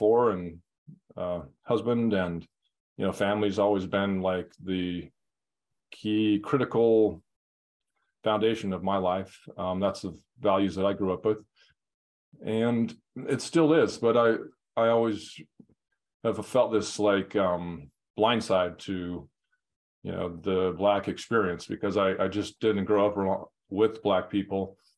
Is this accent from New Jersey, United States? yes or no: no; Utah, United States; now in San Diego, United States; I grew up in Utah and moved to San Diego about 15 years ago.